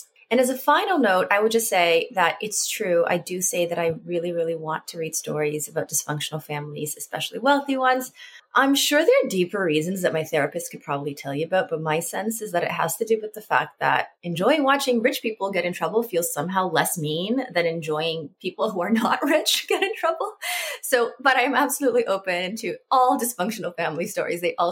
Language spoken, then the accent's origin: English; Salinas, California, United States; I am originally from Salinas, California.